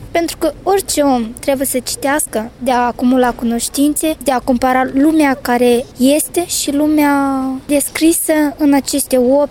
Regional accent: Sacva, Orhei District, Moldova; Păi, drept să spun, la noi în sat, Sacva, Raion Orhei.

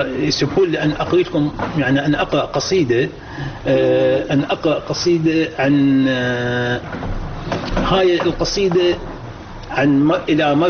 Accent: Iraq; moved away; أنا خرجت من العراق عام 1994

